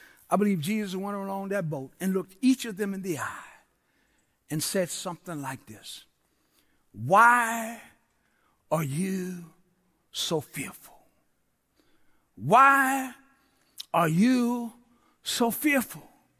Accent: New Orleans, Louisiana, United States; when I was a kid growing up in the Lower Ninth Ward in New Orleans, I loved Saturday morning cartoons because that's when my superheroes came on.

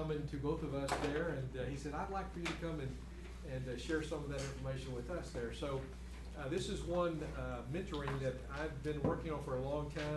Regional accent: Memphis, Tennessee, United States; And we moved here in 1962 from Memphis, Tennessee.

